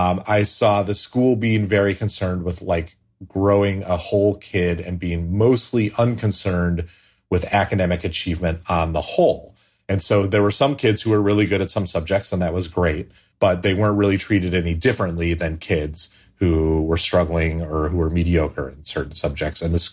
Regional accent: United States; And to me, an American, even as an American who frequently finds myself annoyed by how exceptional all my neighbors find their children

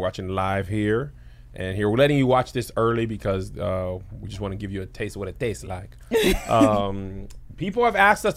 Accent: El Paso, Texas, United States; I'm from El Paso.

